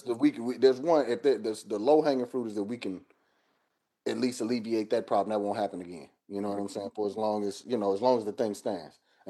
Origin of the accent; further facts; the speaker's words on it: East St. Louis, Illinois, United States; like I grew up in East St. Louis, and I had a father that was pretty, you know, pretty militant from top to bottom.